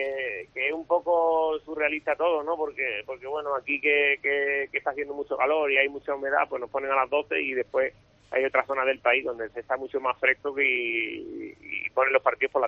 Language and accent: Spanish; Almería, Andalusia, Spain; Yo vengo de Almería también, que bueno, que ahí la humedad también es bastante alta, pero para nada como aquí